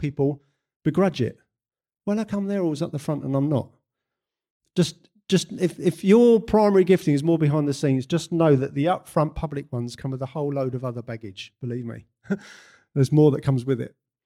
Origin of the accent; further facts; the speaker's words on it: United Kingdom; I know we're British.